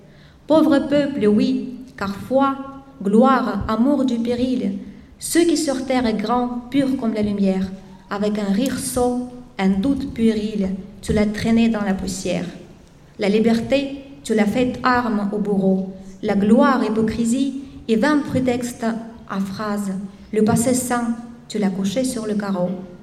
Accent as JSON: {"language": "French", "country": "Russia", "second_language": "French", "moved": "as an adult", "lives_now": "France", "said": "comme beaucoup de Russes"}